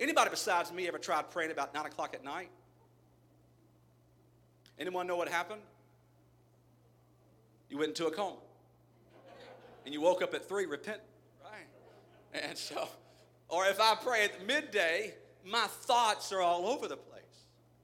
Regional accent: Texas, United States; And I try, but I'm too much from Southeast Texas, and I just can't go there, all right?

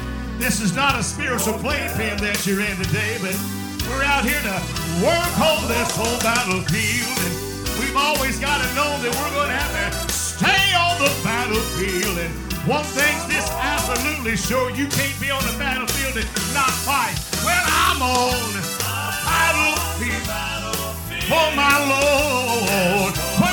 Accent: Virginia, United States; No, I'm from Virginia.

